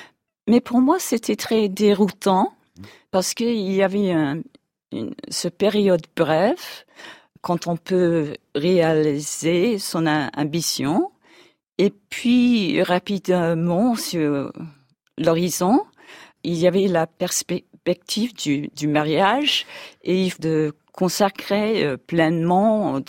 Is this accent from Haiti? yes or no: no; England, United Kingdom; Ah, c'était la première fois, j'avais 17 ans, c'était la première fois que j'ai quitté Angleterre. Pour moi, c'était incroyable.